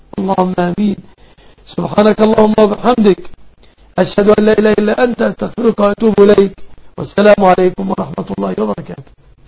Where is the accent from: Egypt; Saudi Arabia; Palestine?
Egypt